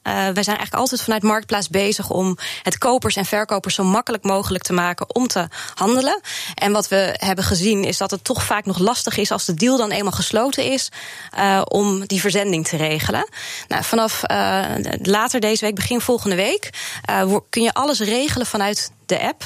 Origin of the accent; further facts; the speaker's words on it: Netherlands; En als echte Hollanders zijn we altijd heel goed in het zoeken naar de beste deal.